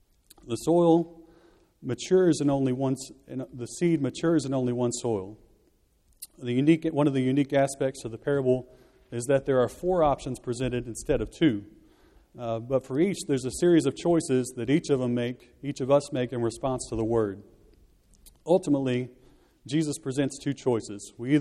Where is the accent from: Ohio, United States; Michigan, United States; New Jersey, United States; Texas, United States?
Texas, United States; The preacher that I grew up hearing in Texas said this.